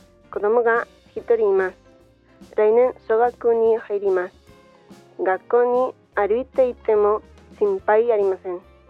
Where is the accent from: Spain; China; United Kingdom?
Spain; Japanese is a second language; moved away as an adult; now in Japan; スペインからです。